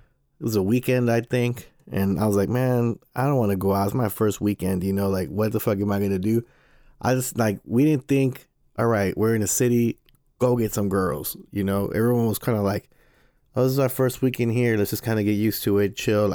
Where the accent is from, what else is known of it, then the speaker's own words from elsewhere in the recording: Ohio, United States; yeah, I'm from Ohio and from my farmer's boy, blah, blah, blah.